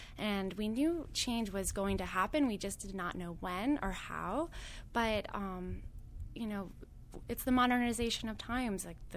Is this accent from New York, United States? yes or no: no; Miami, Florida, United States; I think because we're from Miami, we knew exactly how heavy and important this decision and this announcement was going to be.